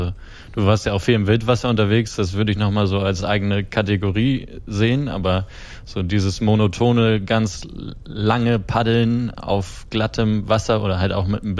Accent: Kiel, Schleswig-Holstein, Germany; Aber ich komme ja aus dem Norden, aus Kiel. Mhm. Da bin ich groß geworden

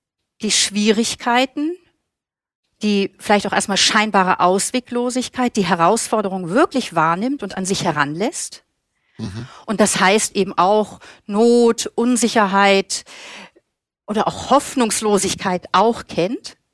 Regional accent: Germany; now in Austria; dass ich als Deutsche in Österreich lebe und meine Familie und Freunde schon über lange Zeit teilweise nicht gesehen habe

